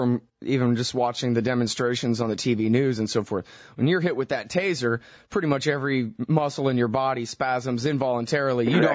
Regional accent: Austin, Texas, United States; no small number of those in my hometown of Austin, Texas.

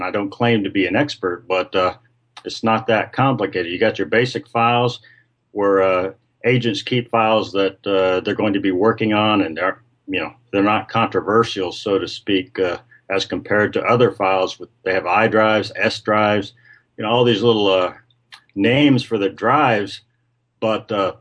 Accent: Oklahoma, United States; now in St. Louis, United States; I'm from Oklahoma. I don't live there now. I live in St. Louis.

